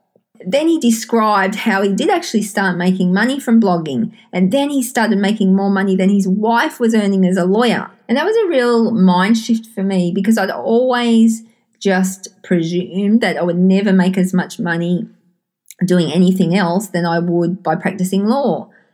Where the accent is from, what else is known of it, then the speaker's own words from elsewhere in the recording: Sydney, New South Wales, Australia; I'm from Sydney, Australia.